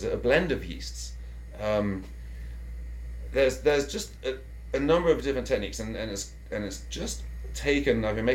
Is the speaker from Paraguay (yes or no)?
no; England, United Kingdom; now in San Diego, United States; I grew up in England, and so we'd watch the English football leagues